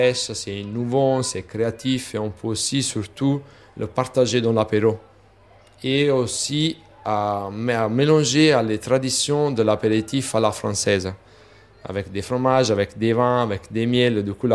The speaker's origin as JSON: {"language": "French", "town": "Naples", "region": "Campania", "country": "Italy", "second_language": "French", "said": "Nous, chez nous, à Napoli, on a la richesse de la bouffelonne."}